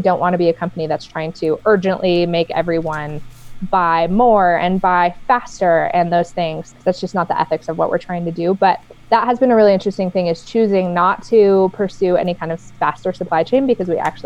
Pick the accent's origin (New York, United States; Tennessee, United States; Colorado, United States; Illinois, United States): Colorado, United States; I'm from Colorado